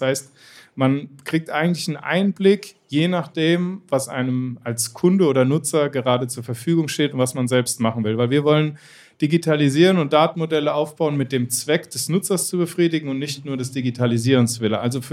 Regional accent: Gießen, Hesse, Germany; ich bin 33 Jahre alt, ich komme aus Gießen, also gebürtiger Mittelhesse, gar nicht weit von hier.

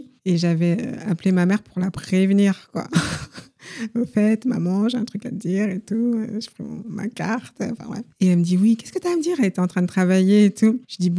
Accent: France; accent: French; Donc mon accent anglais est très français, en fait.

